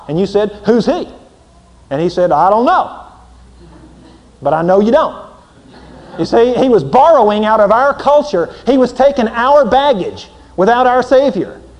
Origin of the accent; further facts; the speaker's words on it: Beaumont, Texas, United States; born there; Sure, I'm a Christian. I was born in Beaumont.